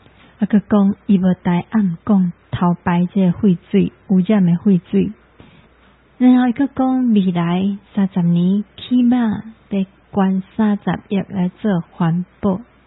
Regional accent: Taiwan; 这危害到我们台湾人的健康呢

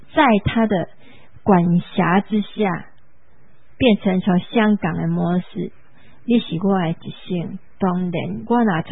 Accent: Taiwan; 还是说我们台湾人已经散家无法度

